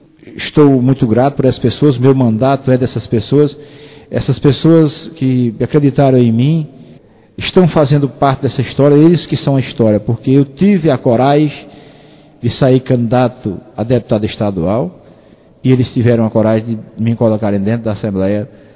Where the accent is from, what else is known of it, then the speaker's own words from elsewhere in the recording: Ceará, Brazil; also born or lived in Goiás; Eu tinha vontade de voltar para a minha terra, e chegando aqui no Ceará